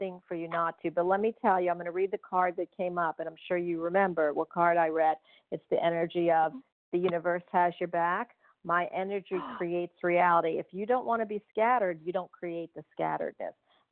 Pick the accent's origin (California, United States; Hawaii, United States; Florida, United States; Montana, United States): Florida, United States; Orlando; I'm from Orlando.